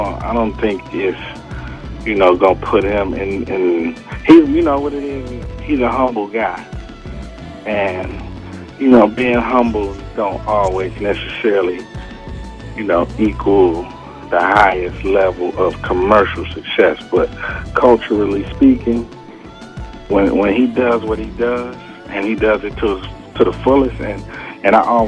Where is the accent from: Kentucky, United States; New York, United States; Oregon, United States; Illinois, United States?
Illinois, United States; Chicago; I'm from Chicago. I know what it is.